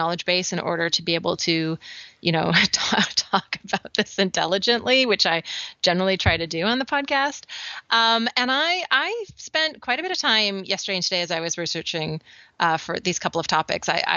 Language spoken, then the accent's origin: English; British Columbia, Canada; because I grew up on the West Coast of Canada, it usually makes recording the podcast really challenging. Plus, for some reason, nobody that I stay with in Canada has true high-speed internet.